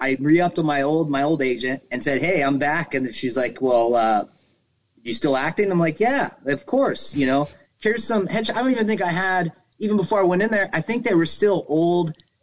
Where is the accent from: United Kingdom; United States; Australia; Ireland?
United States; Fresno, California; And I'm from Fresno, California, where Jesus was born.